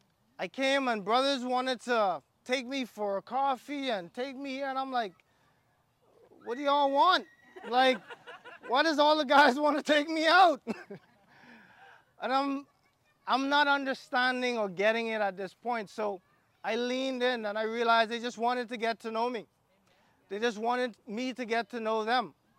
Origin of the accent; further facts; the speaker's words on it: Bahamas; now in Canada; Yeah, I'm from the Bahamas. That's how we do it back home. You said we're not in the Bahamas, we're in Canada?